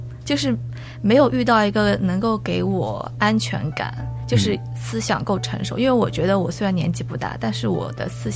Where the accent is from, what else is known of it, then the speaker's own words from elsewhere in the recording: Shanghai, China; 然后我就说我是上海来的，然后别人就会有产生一个距离感